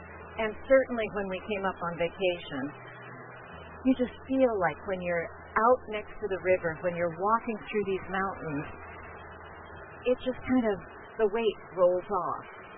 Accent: Lodi, United States; born there; I was born in Lodi.

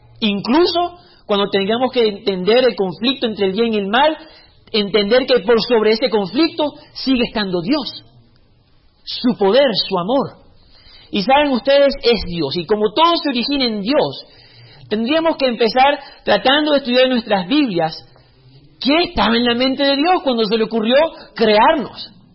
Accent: Venezuela; accent: no longer Venezuelan; also born or lived in Chile / Honduras; now in United States; Yo no sé qué soy, mi acento ya no es venezolano, viví 10 años en Chile, tengo 5 años en Estados Unidos, viví 2 años en Honduras, mi esposa es hondureña, mi hija es americana

